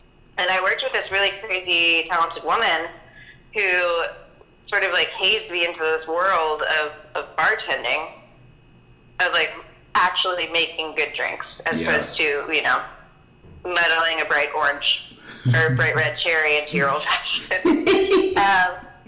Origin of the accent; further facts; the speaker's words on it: Maryland, United States; moved away as an adult; now in San Francisco, United States; Well, I am originally from Maryland, and I've been working in the restaurant industry since I was 14 years old, which is well over half my life now. And I moved out to San Francisco when I was about 22, 23.